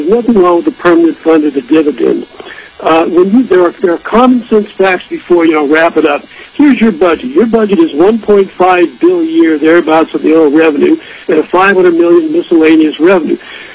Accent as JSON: {"language": "English", "region": "Alaska", "country": "United States", "said": "which goes against all my values as an American citizen in Alaska especially"}